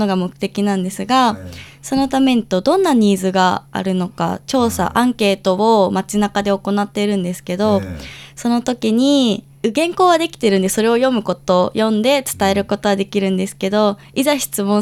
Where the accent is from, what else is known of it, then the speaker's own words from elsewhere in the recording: Minamisoma, Fukushima, Japan; now in Tokyo, Japan; 私は大学が東京にあるので、はい、もう上京して地元にはいないんですけど、母は今福島に残っていて